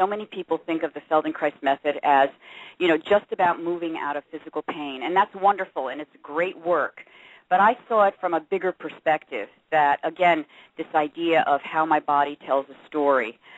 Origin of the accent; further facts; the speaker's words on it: New Jersey, United States; accent: New Jersey; Originally? Well, I guess you could say New Jersey, if you hadn't figured it out from the accent yet.